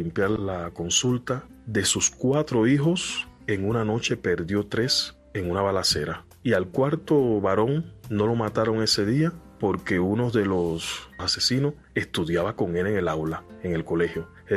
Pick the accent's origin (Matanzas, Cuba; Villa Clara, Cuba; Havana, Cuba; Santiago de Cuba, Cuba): Santiago de Cuba, Cuba; Soy de Santiago de Cuba, profesión estomatólogo.